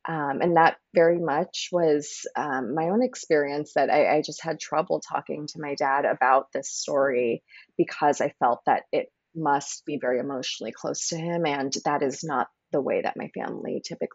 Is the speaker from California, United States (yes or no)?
yes; San Jose, California, United States; So I am a first generation Chinese American. I grew up in San Jose, California. My family is originally from Anhui Province in China.